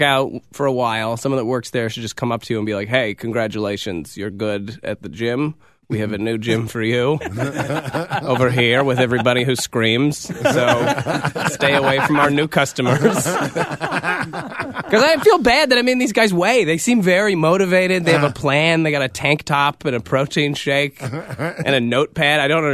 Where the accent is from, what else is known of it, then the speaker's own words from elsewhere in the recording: Montreal, Quebec, Canada; born there; I was born in Montreal